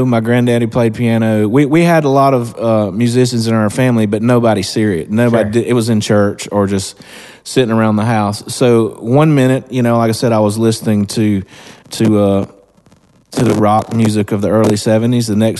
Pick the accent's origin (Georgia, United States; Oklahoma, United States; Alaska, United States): Georgia, United States; I'm from Georgia, and I was lucky that, you know, I didn't have parents or uncles or aunts that only listened to one style of music.